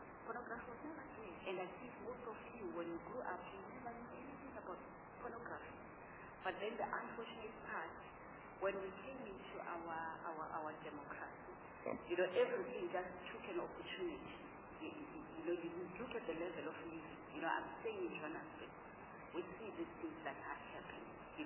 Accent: North West, South Africa; now in Johannesburg, South Africa; I'm from the Northwest Province, and then but based in Johannesburg.

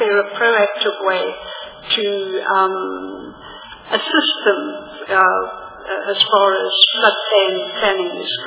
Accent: Port Elizabeth, Eastern Cape, South Africa; I come from Port Elizabeth.

